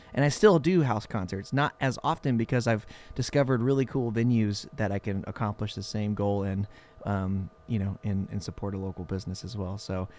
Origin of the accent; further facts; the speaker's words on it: Columbia, Missouri, United States; now in Bay Area, United States; I mean, in 2005, I moved to the Bay Area from Columbia, Missouri